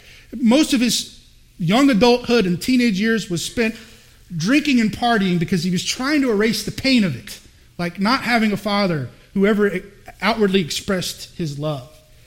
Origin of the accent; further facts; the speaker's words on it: the South, United States; also born or lived in Missouri; now in Ithaca, United States; And I grew up in the South, and South Carolina and North Carolina is all about stock car racing.